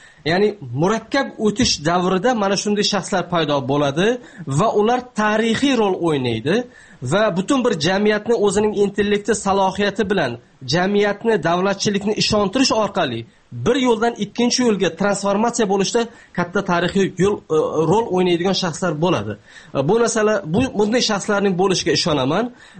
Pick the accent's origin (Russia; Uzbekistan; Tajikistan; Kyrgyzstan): Tajikistan; Men O'zbekistondan emasman, aka Tojikistondanman.